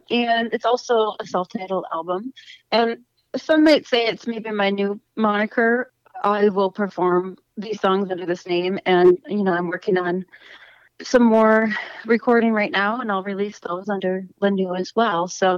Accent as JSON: {"language": "English", "town": "Eau Claire", "region": "Wisconsin", "country": "United States", "tie": "born or raised there", "lives_now": "Duluth, United States", "said": "I grew up in Eau Claire, Wisconsin, and, you know, grew up listening to … all the classics. And, graduated from North High School and found my way to Duluth shortly after that."}